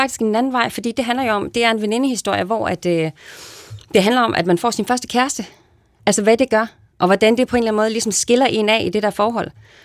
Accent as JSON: {"language": "Danish", "town": "Aalborg", "region": "North Denmark Region", "country": "Denmark", "tie": "born or raised there", "said": "jeg er vokset op i Aalborgs Vestegn, ikke? Aalborg Øst"}